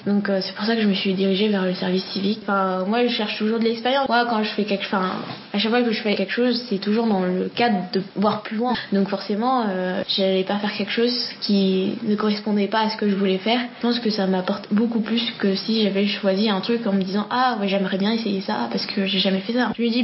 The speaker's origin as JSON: {"language": "French", "region": "Réunion", "country": "France", "said": "Je suis d'origine de l'île de la Réunion. Je suis née à Saint-Étienne"}